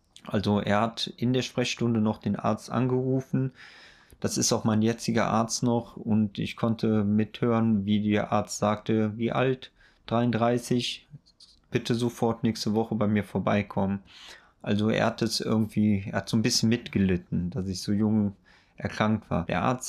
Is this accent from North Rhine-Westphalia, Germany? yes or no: yes; Neuss, North Rhine-Westphalia, Germany; ich komme ja auch aus Neuss.